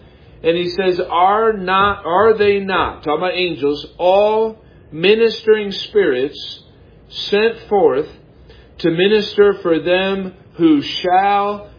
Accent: Brunswick, Ohio, United States; I was born in America where the gospel was there. Thank you, Lord, that you got me into a family where they went to church. And my earliest memories of going to church down at People's Baptist Church in the place called Brunswick, Ohio

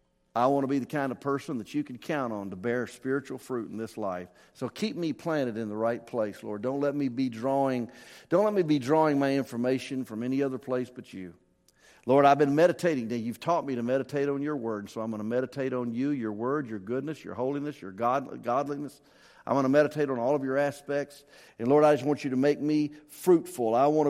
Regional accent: Memphis, Tennessee, United States; also born or lived in North Mississippi; I'm a redneck from Memphis and North Mississippi. That's who I am.

